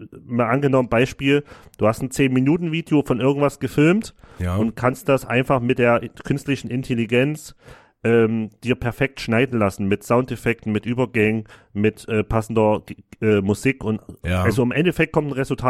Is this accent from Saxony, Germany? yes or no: yes; Saxony, Germany; accent: Saxon; Ich schreibe auch mit sächsischem Dialekt. Ich bin Sachse.